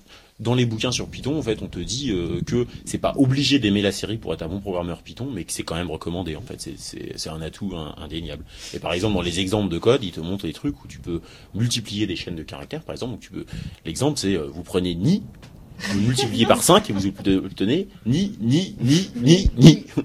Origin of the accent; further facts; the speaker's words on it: France; nous, en tant que français, on y bite que dalle.